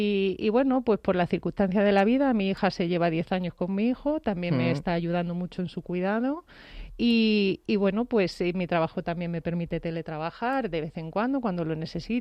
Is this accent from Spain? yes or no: yes; Córdoba, Andalusia, Spain; moved away as an adult; now in Madrid, Spain; Yo soy de Córdoba. Sí.